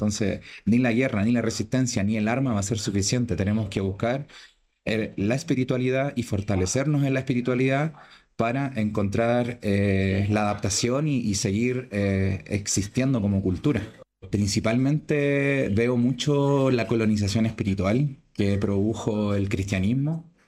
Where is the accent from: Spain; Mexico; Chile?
Chile; Panguipulli, Los Ríos; Vengo de Gualmapu, Pangipulli, estoy viviendo allá. … Estoy en un proceso de recuperación de mi identidad cultural después de varios desplazamientos forzados de mi familia